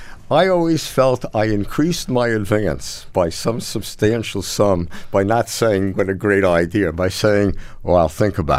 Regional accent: New York, United States; I'm a New York boy, as you can tell from my accent, I'm sure.

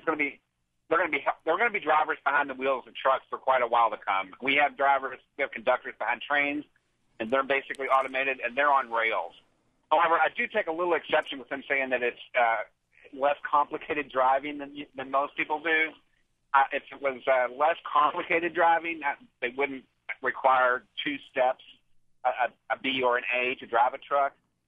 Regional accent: Louisville, Kentucky, United States; I'm from Louisville, Kentucky, but I'm in Indiana right now

